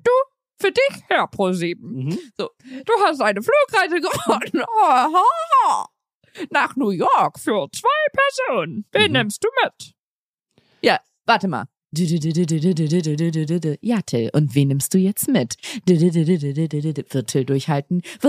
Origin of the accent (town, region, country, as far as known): Berlin, Germany; born or raised there